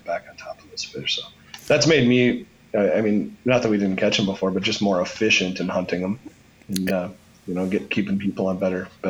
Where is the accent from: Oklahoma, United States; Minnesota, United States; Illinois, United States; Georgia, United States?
Minnesota, United States; Two Harbors; and then in the spring, I do the North Shore, where I grew up in Two Harbors.